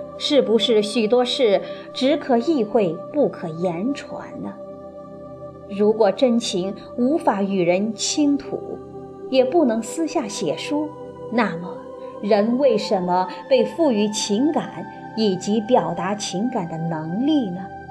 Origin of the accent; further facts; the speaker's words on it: Wuhan, Hubei, China; born there; 可是我们都出生在武汉市，父母怎么会是贫农呢？